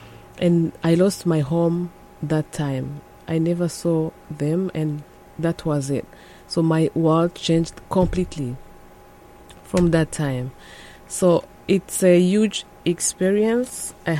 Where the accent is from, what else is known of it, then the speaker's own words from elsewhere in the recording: Butare, Southern Province, Rwanda; I was born and raised in Rwanda, in the southern part of Rwanda called Butare.